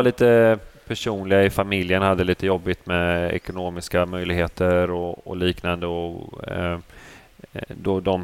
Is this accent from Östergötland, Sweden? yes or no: yes; Motala, Östergötland, Sweden; Jag kommer från Motala Vadstena från början.